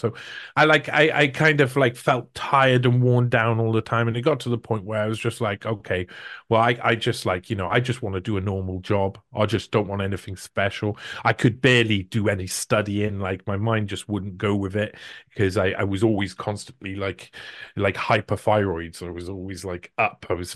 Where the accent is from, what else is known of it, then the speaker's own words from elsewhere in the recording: Wales, United Kingdom; I'm a Welshman down in South Wales, it's true.